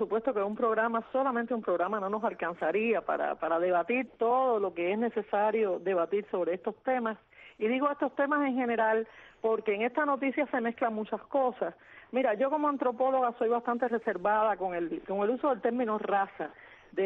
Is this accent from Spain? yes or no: no; Cuba; Yo no soy hispanodescendiente, yo soy cubana.